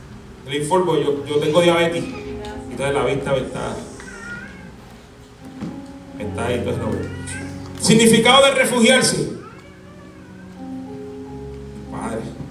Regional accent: Bayamón, Puerto Rico; born there; Yo puedo decir que soy de Tobalta, de Bayamón. Yo nací en Bayamón.

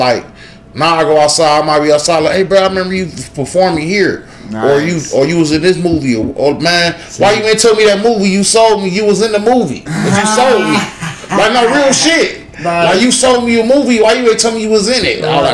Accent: Cleveland, Ohio, United States; I just like I said, I'm from Cleveland, Ohio. I never knew. Okay. I'm from the projects, bro.

